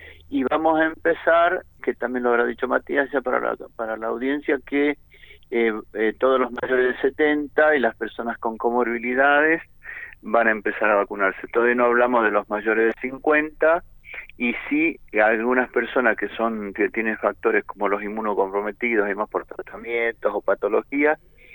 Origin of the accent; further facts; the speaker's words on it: Tucumán, Argentina; yo vengo de Tucumán